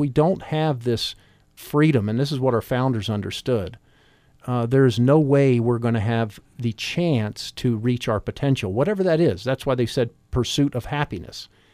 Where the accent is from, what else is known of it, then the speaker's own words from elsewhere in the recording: Chesterfield County, Virginia, United States; also born or lived in Washington, D.C.; the story goes, I was born in Washington, D.C., but raised outside of Richmond, Virginia. And in the late 60s, early 70s, we played Rebels Against the Yankees where I grew up. And in Chesterfield County, Virginia